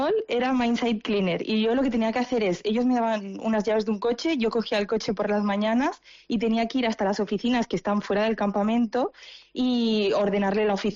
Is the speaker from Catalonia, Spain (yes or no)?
yes; Barcelona, Catalonia, Spain; moved away as an adult; now in Australia; Yo soy de Barcelona.